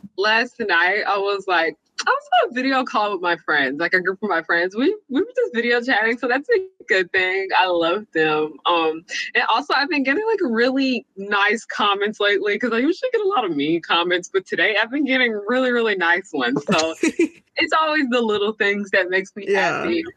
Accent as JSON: {"language": "English", "town": "Atlanta", "region": "Georgia", "country": "United States", "said": "I am from Atlanta, Georgia, more specifically the Atlanta suburbs, DeKalb County. I'm 22 years old."}